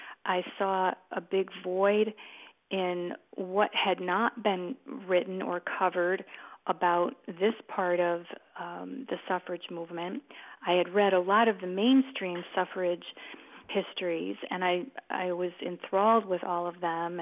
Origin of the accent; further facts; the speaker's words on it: Glens Falls, New York, United States; very early days of my growing up in Glens Falls, New York, which is in upstate New York